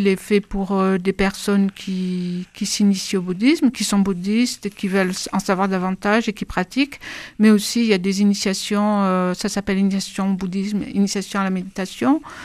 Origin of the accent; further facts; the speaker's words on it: Pyrenees, France; Voilà, j'étais des Pyrénées, j'habitais dans les Pyrénées.